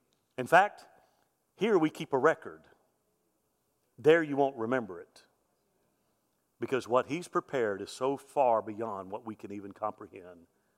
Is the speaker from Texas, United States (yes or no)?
no; Mobile, Alabama, United States; 1969, Hurricane Camille devastated the Gulf Coast there where I grew up in Alabama.